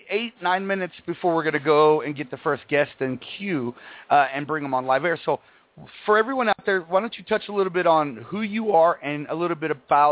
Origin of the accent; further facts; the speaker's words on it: Texas, United States; being somebody from Texas, you know, I've met a lot of great people through MMA